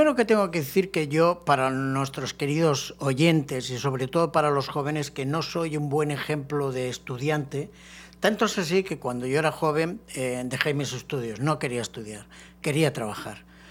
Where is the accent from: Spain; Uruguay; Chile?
Spain; Barcelona, Catalonia; moved away as an adult; now in Sagunto, Spain; yo soy español. Nacido concretamente en la ciudad de Barcelona y allí pues me he crecido hasta los 45 años aproximadamente y luego ya bajamos un poco más al sur, a la zona de la Comunidad Valenciana